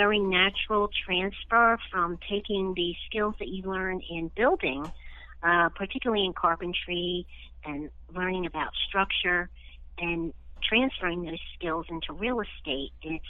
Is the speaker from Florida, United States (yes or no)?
no; Gibbstown, New Jersey, United States; After my mom passed away, where I grew up in Gibbstown, the house needed a lot of work before it could be sold.